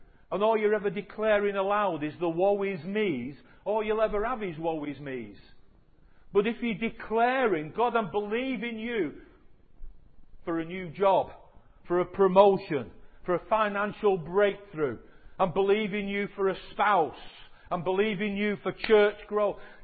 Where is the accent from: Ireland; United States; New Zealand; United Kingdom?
United Kingdom; England; We underestimate it because we're too English, apart from those of you that are from other places. But we're too English.